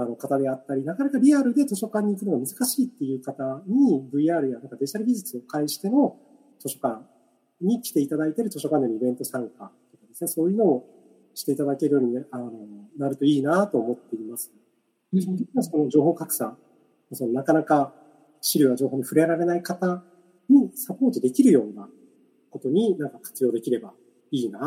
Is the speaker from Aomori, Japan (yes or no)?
no; Kumamoto, Japan; 地元の熊本にいるよねって話をしてくれて